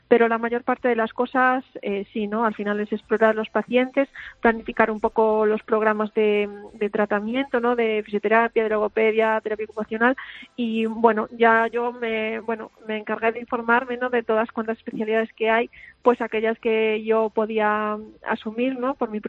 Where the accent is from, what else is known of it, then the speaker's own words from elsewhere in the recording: Vigo, Galicia, Spain; now in Santiago de Compostela, Spain; Sí, a ver, yo soy de Vigo, pero bueno, soy una excepción